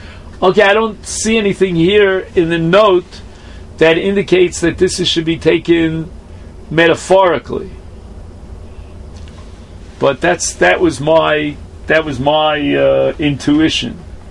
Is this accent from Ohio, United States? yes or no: no; Brooklyn, New York, United States; when I was a youngster, growing up in Flatbush in Brooklyn, there was a major yeshiva there called Chaim Berlin.